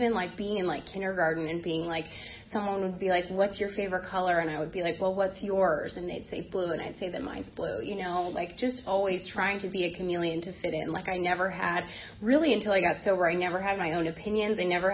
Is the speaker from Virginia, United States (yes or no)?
yes; McLean, Virginia, United States; I grew up in McLean, Virginia, in a nice area, and I played sports